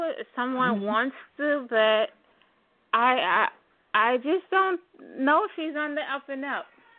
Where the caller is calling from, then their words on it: West Palm Beach, Florida, United States; I'm calling from Florida.